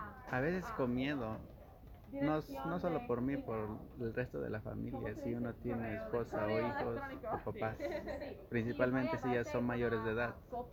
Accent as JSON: {"language": "Spanish", "region": "Veracruz", "country": "Mexico", "moved": "yes", "said": "yo soy de México"}